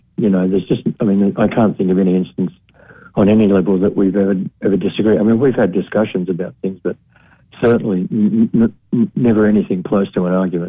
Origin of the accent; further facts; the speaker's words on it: Australia; and I'm Australian